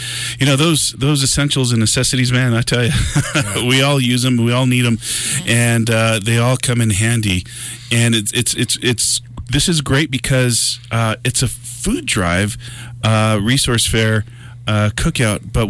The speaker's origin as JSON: {"language": "English", "town": "Upper San Pedro", "region": "New Mexico", "country": "United States", "tie": "born or raised there", "said": "Yours truly, I was raised in Upper San Pedro, yo. So, you know, I love Española."}